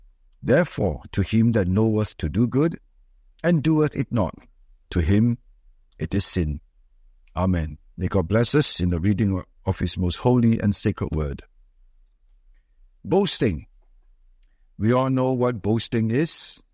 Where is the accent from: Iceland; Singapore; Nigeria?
Singapore; But when I talked to my American friends about Singapore, I was pretty proud of Singapore because of our advancement.